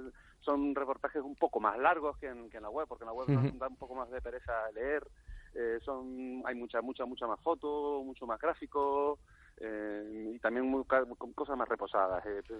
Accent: Canary Islands, Spain; evidentemente, yo soy canario, o sea, y allí es donde se ve más lo que voy a decir.

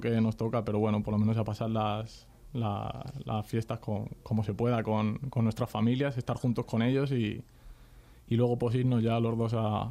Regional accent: Madrid, Community of Madrid, Spain; Pero mi vida y mi infancia está en San Cristóbal. Bueno, entre San Cristóbal y Vallecas, porque todo el día era entrenar, pero mi infancia está ahí, mis amigos están ahí.

